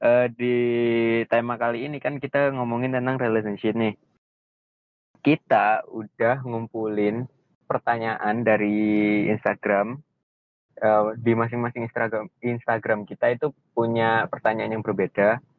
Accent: Sidoarjo, East Java, Indonesia; now in Bogor, Indonesia; gue dari Bogor. Gue dari Sidoarjo yang merantau ke Bogor buat kuliah.

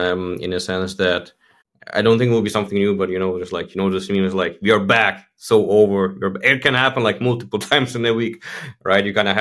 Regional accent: Belarus; now in Poland; I'm actually in Poland right now, but I'm from Belarus originally.

